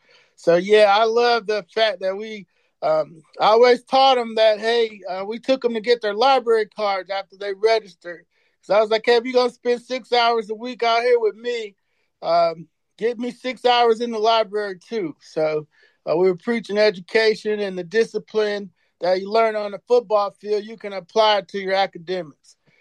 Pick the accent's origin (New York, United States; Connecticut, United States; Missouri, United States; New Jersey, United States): Missouri, United States; St. Louis; I was from St. Louis, so we used to scrimmage each other.